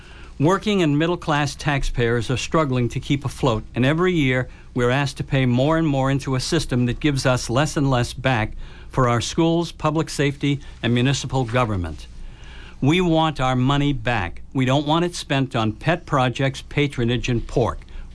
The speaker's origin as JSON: {"language": "English", "town": "Pembroke", "country": "United States", "tie": "born or raised there", "said": "I grew up in Pembroke, went to Pembroke schools"}